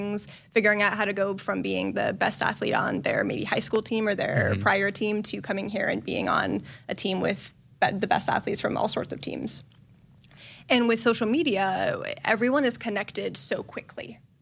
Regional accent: Nebraska, United States; And I'm a Nebraska native, and so getting back to my home state and supporting our athletes was a great career move for me.

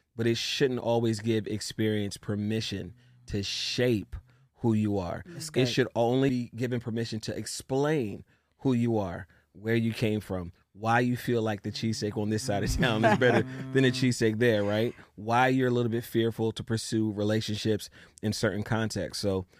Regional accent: Philadelphia, Pennsylvania, United States; Growing up in Philly

